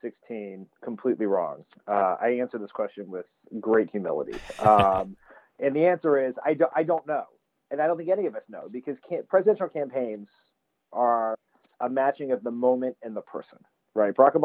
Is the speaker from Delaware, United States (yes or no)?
yes; Delaware, United States; I'm from Delaware, he's been my senator, vice president almost my entire life.